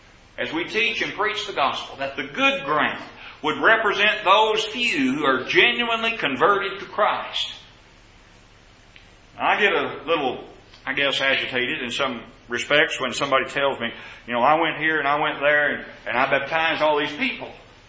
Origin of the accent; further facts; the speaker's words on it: Kentucky, United States; I'm well acquainted with the rocky soil and the thorny soil growing up in Kentucky.